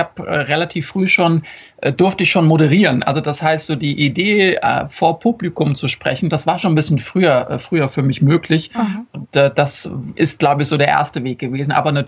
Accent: Mainz, Rhineland-Palatinate, Germany; Ich bin aber so als Mainzer natürlich gewohnt, Rosenmontag, entweder auf dem Umzug zu sein, in der Stadt zu sein

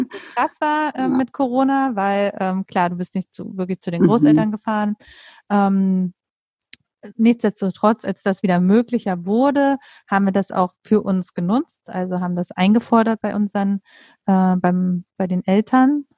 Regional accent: Mecklenburg-Vorpommern, Germany; Und wir kommen beide aus Mecklenburg-Vorpommern.

